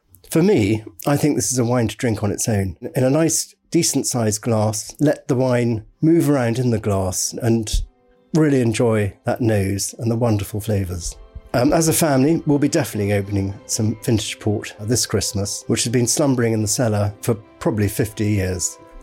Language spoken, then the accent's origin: English; South West England, United Kingdom; We were very fortunate growing up in Devon.